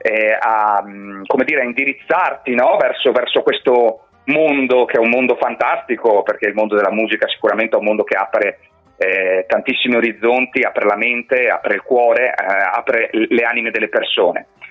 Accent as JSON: {"language": "Italian", "town": "Trento", "region": "Trentino-Alto Adige", "country": "Italy", "tie": "born there", "said": "sono un cantautore trentino, quindi sono nato a Trento ben 38 anni fa"}